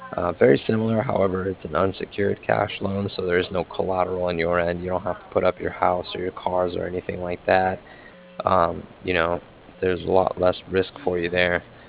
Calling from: Cardiff, Wales, United Kingdom; I'm calling from Cardiff

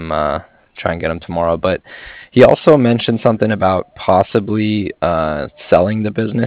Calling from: Cardiff, Wales, United Kingdom; I was calling from Cardiff, C-A-R-D-I-F-F, like Frank.

